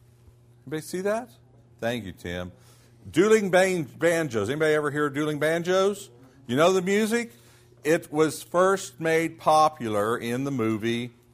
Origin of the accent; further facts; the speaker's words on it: United States; Because we grew up in America, we believe in a separation of church and state